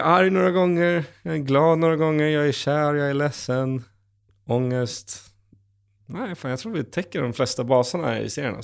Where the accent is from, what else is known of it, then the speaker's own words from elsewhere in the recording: Kiruna, Norrbotten County, Sweden; hon kommer från Gävle och jag kommer från Kiruna. Vi har två väldigt olika dialekter.